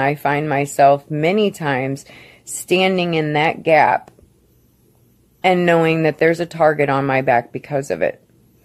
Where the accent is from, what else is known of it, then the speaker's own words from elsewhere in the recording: Missouri, United States; I am from Franklin County, Missouri.